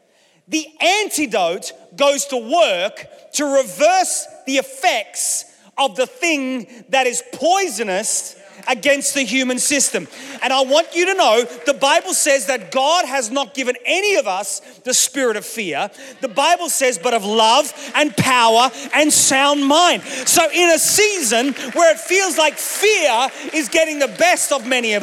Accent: Australia; growing up in Australia, there were things that we needed antidotes for.

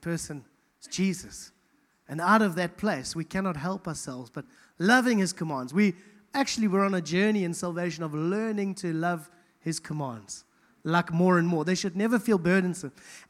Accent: KwaZulu-Natal, South Africa; I'm an English guy from KZN. It's not my background.

